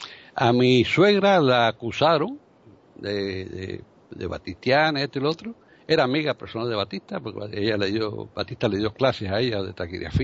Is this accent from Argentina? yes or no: no; Cuba; now in United States; Y nosotros nos fuimos de Cuba en el año 60. Y nunca hemos regresado, 56 años vamos en el exilio, ya yo soy, vamos, nunca 100% americano, porque eso de cubano no me lo quito, ahí nací, ahí crecí